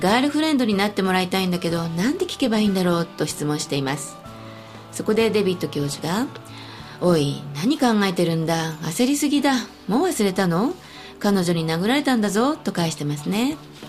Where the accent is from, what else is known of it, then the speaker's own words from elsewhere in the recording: United States; 大体は憶測がつくから、僕たちアメリカ人はあえて聞いたりはしないんだ。